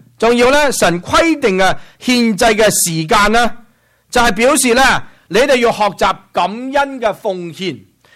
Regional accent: China; 我哋中国人喺嗰度咧，随便就解决咗咧

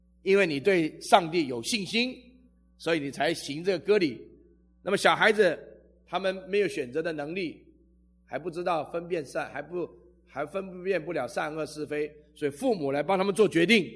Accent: China; 我们不是犹太人，我们是中国人啊。

